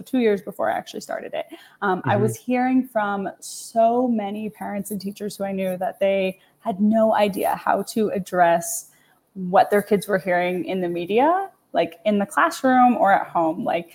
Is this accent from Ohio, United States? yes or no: yes; Toledo, Ohio, United States; Okay, I'm from Toledo. I live in Toledo.